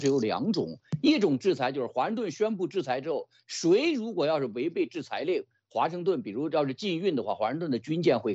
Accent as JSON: {"language": "Chinese", "region": "Beijing", "country": "China", "said": "不是北京啊，因为北京我觉得我也来自北京的"}